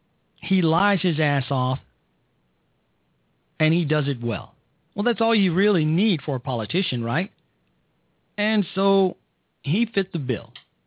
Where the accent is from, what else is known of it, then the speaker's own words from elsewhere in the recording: Chicago, Illinois, United States; I am from Chicago. I'm from the south side of Chicago.